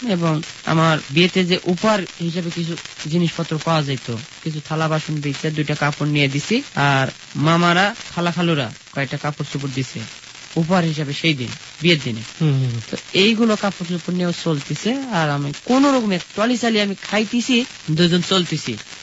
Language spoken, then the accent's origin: Bangla; Rajshahi, Rajshahi Division, Bangladesh; দেশের বাড়ি রাজশাহীতে।